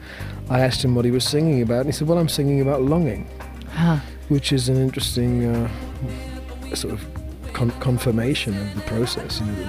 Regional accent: Newcastle, North East England, United Kingdom; I used to sell the Evening Chronicle in my hometown at Newcastle, and I developed a singing style to get over traffic.

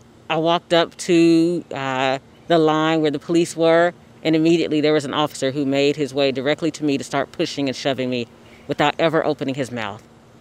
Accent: Louisville, Kentucky, United States; I was born and raised in West Louisville, and I stay because there's work to do.

